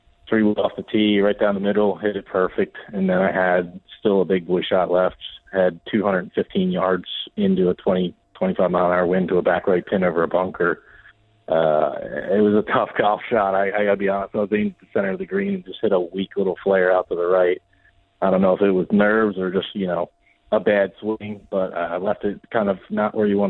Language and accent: English; Aston, Pennsylvania, United States; So I'm from Delco myself, from Aston.